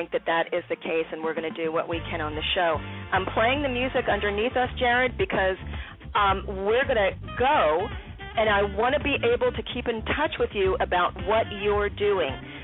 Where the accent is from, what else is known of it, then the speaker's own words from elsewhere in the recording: Philadelphia, Pennsylvania, United States; now in Maryland, United States; And, you know, Philly got a nod to my hometown there, too.